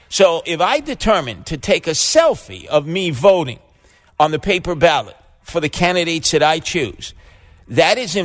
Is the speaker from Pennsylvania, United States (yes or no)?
no; New York, United States; which is my hometown, Canarsie, Brooklyn. I returned to my roots, where I'm still registered, at PS 114.